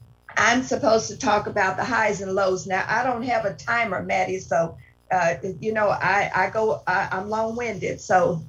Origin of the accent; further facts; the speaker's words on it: Arkansas, United States; moved away as an adult; Back in 1964, I got out of high school and went to Kansas City. I'm originally from Arkansas